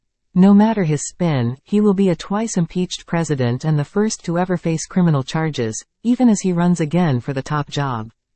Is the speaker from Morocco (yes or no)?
no; Canada; Obviously, being Canadian, I am neither Republican nor Democrat